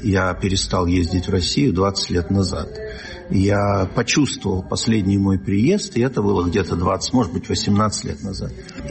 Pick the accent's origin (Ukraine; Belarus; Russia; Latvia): Ukraine; я себя, наверное, украинским считать не могу, потому что все-таки я пишу на русском языке. Но так как я родился в Украине, жил в Украине, и у меня много друзей в Украине осталось, конечно, у меня корни украинские